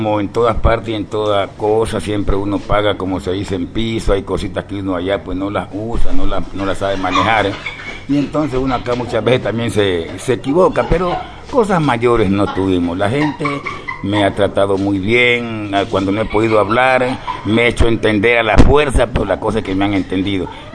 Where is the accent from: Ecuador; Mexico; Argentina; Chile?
Ecuador; Borbón, Esmeraldas; Soy de Borbón, pero mis padres vivían en el río Cayapa junto con los indígenas Cayapa. Y yo vivía también allá con ellos.